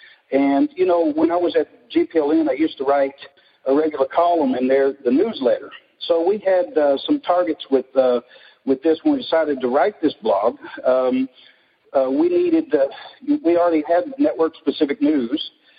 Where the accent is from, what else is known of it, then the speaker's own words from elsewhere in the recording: Arkansas, United States; Well, I wish I could say it was growing up in Arkansas or my short stint in the Navy, but it isn't.